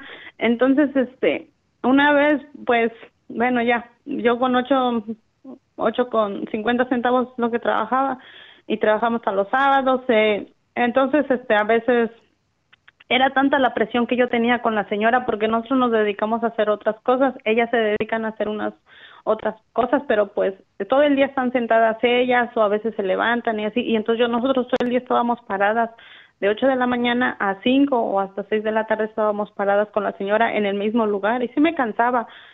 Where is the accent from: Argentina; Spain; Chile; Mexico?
Mexico; Nosotros como mexicanos siempre usamos palabras así, malas